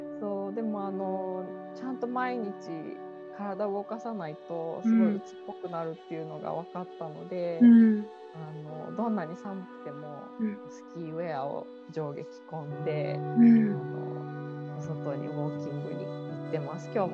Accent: Hyogo, Japan; also born or lived in Tokyo; 出身は兵庫県で、うん、で最後はあの東京で働いてたんで、

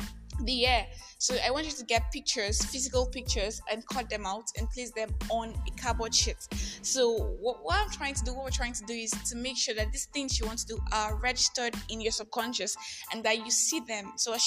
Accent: Nigeria; I am that Nigerian Christian talk colleague.

